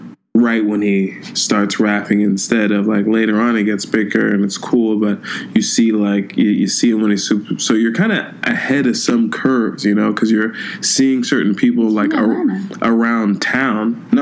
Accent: California, United States; You know, I'm from California

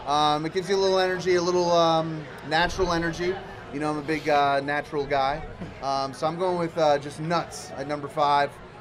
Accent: Virginia, United States; I'm a southern guy. I'm from Virginia. Play a lot of golf in North Carolina.

